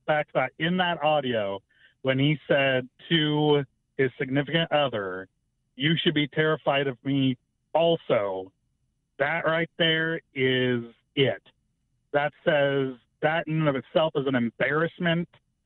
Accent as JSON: {"language": "English", "town": "Kansas City", "country": "United States", "tie": "born or raised there", "said": "As a Chiefs fan, like I said, I grew up in Kansas City."}